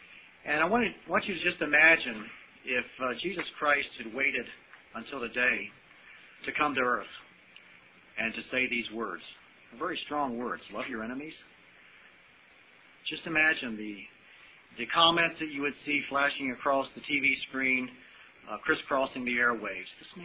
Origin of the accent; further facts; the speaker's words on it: Waynesboro, United States; I come from Waynesboro, which is just seems like one neighborhood away